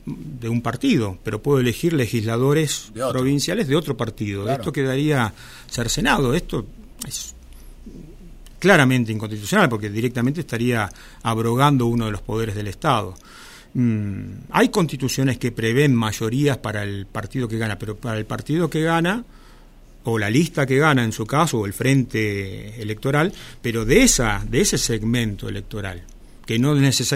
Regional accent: Rosario, Santa Fe, Argentina; yo soy santafesino, soy rosarino

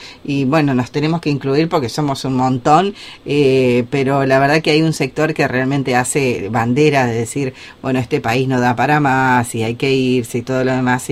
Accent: Argentina

